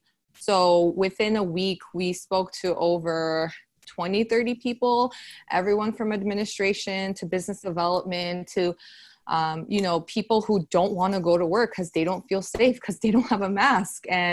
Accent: Burbank, California, United States; I'm from Burbank, California. Lily and I, we know each other from middle school. We both went to John Muir in Burbank, California. So we're both from Los Angeles in the Burbank area.

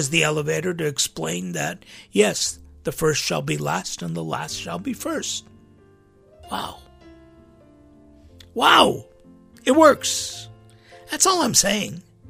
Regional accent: United States; born there; first language English; I bring this up because I was born in America. And, you know, my primary language is English.

